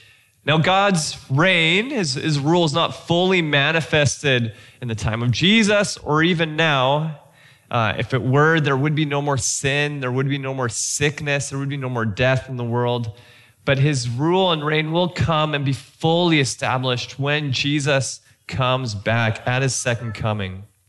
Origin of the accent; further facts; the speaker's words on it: Mexico; I grew up in Mexico, so I don't remember the War of 1812.